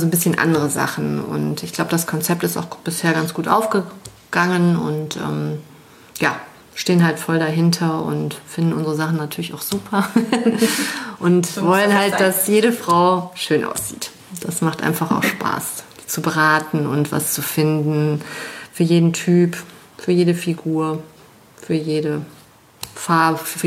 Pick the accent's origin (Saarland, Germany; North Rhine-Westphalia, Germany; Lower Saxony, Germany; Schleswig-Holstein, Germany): North Rhine-Westphalia, Germany; Düsseldorf; born there; moved away as an adult; now in Cologne, Germany; Also ich muss ja gestehen, ich bin Düsseldorferin, Geborene. Und ich bin wegen der Liebe nach Nippes